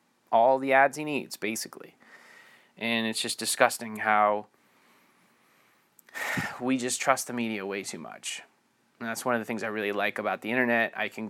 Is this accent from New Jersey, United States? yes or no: yes; New Jersey, United States; I mean, I grew up in Jersey, 45 minutes outside of New York City.